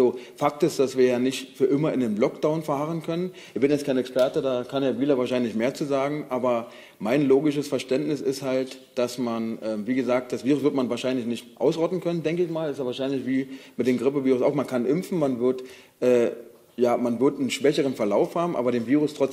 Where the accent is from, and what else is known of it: Brandenburg, Germany